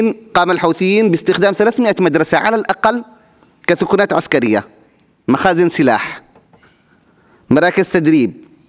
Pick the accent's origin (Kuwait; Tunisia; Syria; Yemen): Yemen; تمكنت تلك الدولة أيضا من زرع فتنة مذهبية في بلادي اليمن